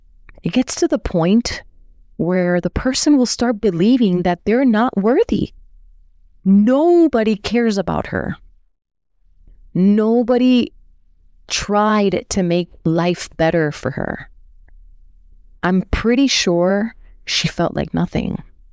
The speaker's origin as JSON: {"language": "English", "region": "Florida", "country": "United States", "said": "If I'm not mistaken, there was a Job Corps program here in Florida. I'm from South Florida."}